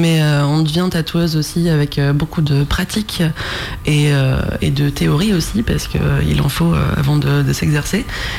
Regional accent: Noirmoutier, Pays de la Loire, France; Moi je suis venue m'installer à Noirmoutier quand j'avais 8 ans avec ma mère, et du coup j'ai grandi ici, je suis allée à l'école ici.

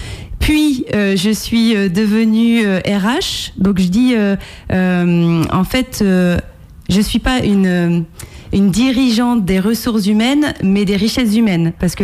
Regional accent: Poitiers, Nouvelle-Aquitaine, France; moved away as an adult; now in Moselle, France; moi, en fait, je vis en Moselle. Ça fait 13 ans que je vis en Moselle, mais à la base, je suis pictavienne. Donc, je suis de Poitiers. Et je suis née à Poitiers, je suis restée jusqu'à 30 ans.

